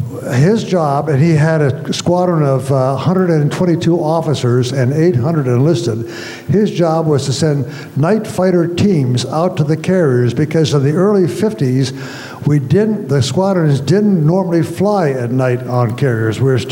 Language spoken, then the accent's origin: English; Milwaukee, Wisconsin, United States; I came from Milwaukee, Wisconsin, which was right in the middle, of course.